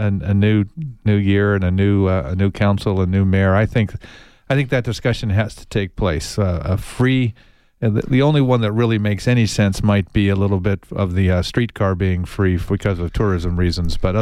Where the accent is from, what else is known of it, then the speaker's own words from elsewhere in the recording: Tucson, Arizona, United States; Born and raised in Tucson, went to public school here, Palo Verde High School, went to the University of Arizona